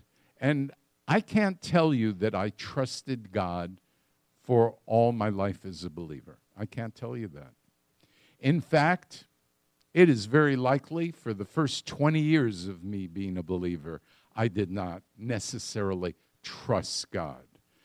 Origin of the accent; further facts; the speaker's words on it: United States; I grew up in the United States.